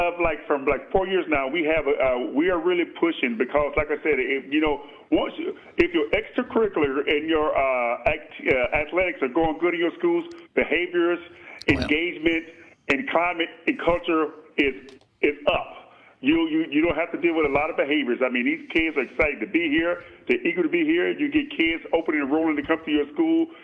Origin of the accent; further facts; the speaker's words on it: Florida, United States; Well, my background is that I'm born and raised in Florida, grew up in a single family home with a strong Southern mother